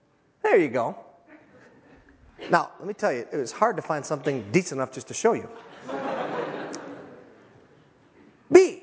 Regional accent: Minnesota, United States; Now, I'm from the Iron Range.

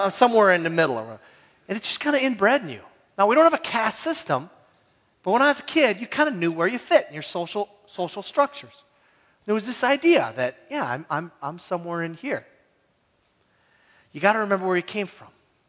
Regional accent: Hibbing, Minnesota, United States; I grew up in Hibbing, so we had tile on the wall, but they weren't real tiles; they were plastic tiles.

